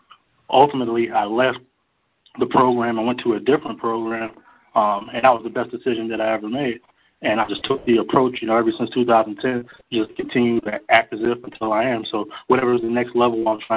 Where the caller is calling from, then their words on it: Pennsylvania, United States; from Pennsylvania.